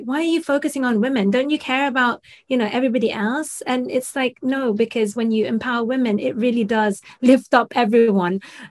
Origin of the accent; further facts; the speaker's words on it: Philippines; being a Filipina